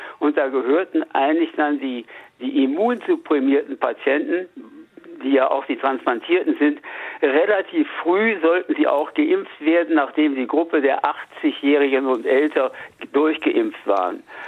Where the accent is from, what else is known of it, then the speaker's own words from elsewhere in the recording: Hanover, Lower Saxony, Germany; Ich komme ja nur selbst aus Hannover und bin auch dort transplantiert worden und kenne die Situation.